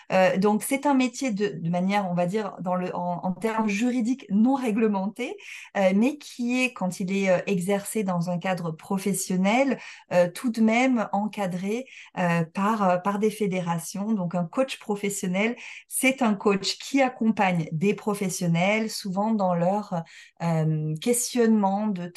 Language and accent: French; Montpellier, Occitanie, France; je suis montpelliéraine.